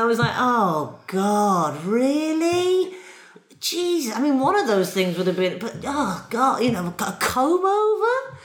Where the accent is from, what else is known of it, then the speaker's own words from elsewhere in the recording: Ireland; also born or lived in Wales / England / Scotland; I actually grew up in Ireland. Yeah, my dad's Irish, my mum's English. I was born in Wales, but grew up in Ireland.